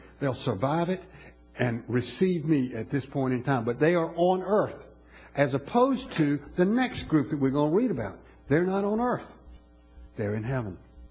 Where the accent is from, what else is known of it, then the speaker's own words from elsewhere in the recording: Orangeburg, South Carolina, United States; This is not just a group of people from you know, Orangeburg, South Carolina, my hometown.